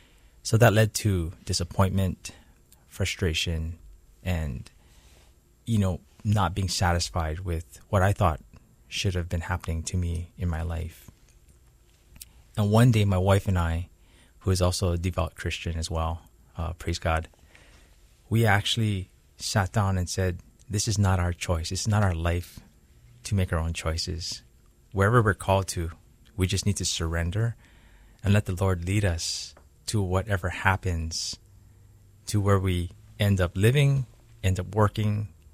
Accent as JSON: {"language": "English", "town": "Honolulu", "region": "Hawaii", "country": "United States", "tie": "born or raised there", "also_born_or_lived": "Waipio Gentry", "said": "I grew up in Honolulu, Hawaii, and grew up about half my life in there, and then I moved over to Waipio Gentry, so I had the best of both worlds in the city and in the countryside."}